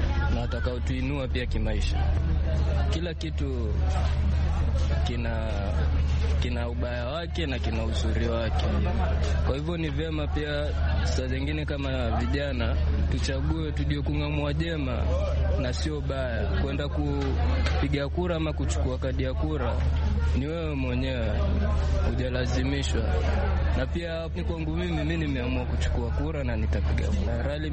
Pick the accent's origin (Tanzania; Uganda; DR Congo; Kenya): Kenya; Ni lazima kwa sababu mimi ni Mkenya